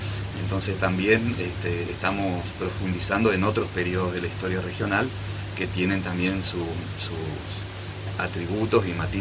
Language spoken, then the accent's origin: Spanish; Argentina; nosotros como argentinos tenemos que nunca perder la esperanza